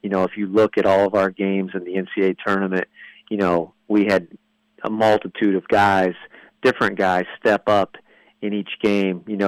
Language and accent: English; Ohio, United States; I'm originally from Ohio, went to Hanover College, like you mentioned, and in 2008, I came to Virginia and worked for Richie McKay at Liberty